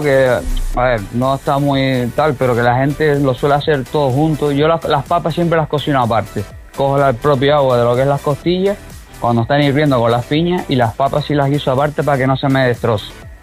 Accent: Casillas del Ángel, Canary Islands, Spain; Pues nada, eso surgió en mi pueblo, ahí en Casillas.

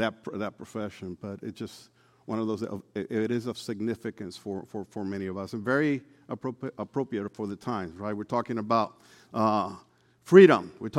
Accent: Puerto Rico; also born or lived in Hardin County, Kentucky; Right, I am from Puerto Rico, but Hardin County is Fort Knox. I happen to be an Army brat. That's where my father was stationed. So I was born in the South and then went to live way south.

